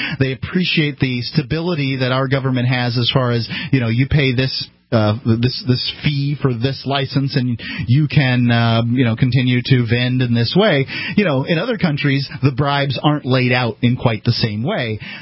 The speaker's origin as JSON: {"language": "English", "country": "United States", "said": "I'm American. I'm allowed to break our laws."}